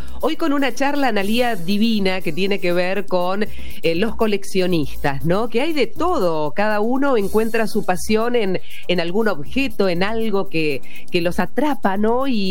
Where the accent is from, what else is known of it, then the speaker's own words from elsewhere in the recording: Argentina; nos enorgullece como argentinos